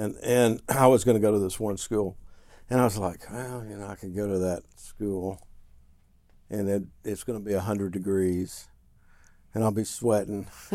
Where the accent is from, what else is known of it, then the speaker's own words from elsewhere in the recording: Russellville, Kentucky, United States; now in Nashville, United States; Well, and I saw it before that because I grew up in Russellville, Kentucky, which was north of here about an hour and a half.